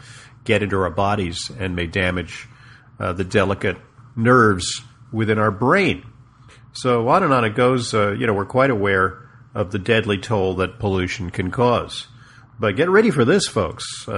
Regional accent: Los Angeles, California, United States; now in New York, United States; Funny, I grew up in Los Angeles, now live in New York, two of the most polluted places on earth.

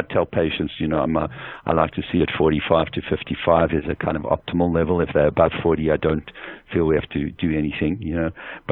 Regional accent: South Africa; I'm from South Africa, and, you know, we have something there called Safari, and I call it the Big Five.

